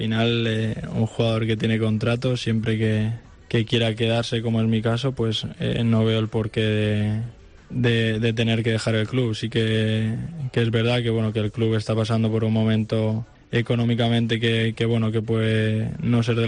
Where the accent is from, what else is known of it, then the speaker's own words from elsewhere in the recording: Valencia, Valencian Community, Spain; soy de Valencia, soy del Valencia también